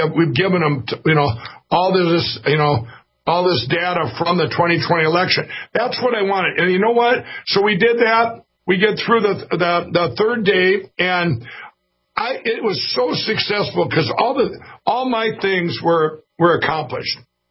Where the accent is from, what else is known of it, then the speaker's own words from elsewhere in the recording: Minnesota, United States; My home state of Minnesota